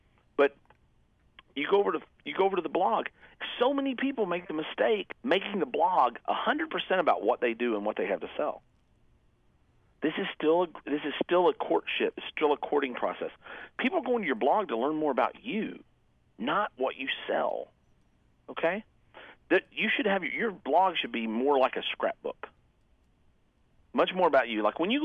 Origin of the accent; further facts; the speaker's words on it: Kentucky, United States; I kind of, I'm from Kentucky, so like I said, so everybody's got a story, you know, so I get this country boy wisdom.